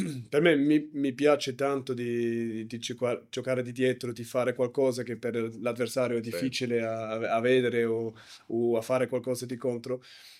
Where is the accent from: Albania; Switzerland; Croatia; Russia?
Switzerland; Italian is a second language; D'essere numero uno per il mio paese, per la Svizzera, era un grande momento.